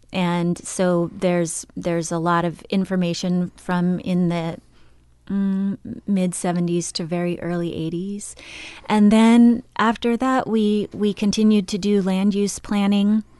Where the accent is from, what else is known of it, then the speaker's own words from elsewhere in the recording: California, United States; also born or lived in Walla Walla, Washington; I actually grew up in California, in Southern California, but I did my undergrad work in Walla Walla, Washington, at Walla Walla College, and fell in love with the Northwest when I was there.